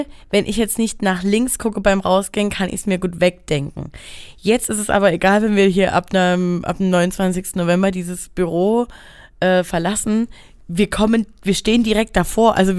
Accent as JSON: {"language": "German", "town": "Dresden", "region": "Saxony", "country": "Germany", "said": "ich komme aus Dresden, ich habe hier noch nie durchgeblickt"}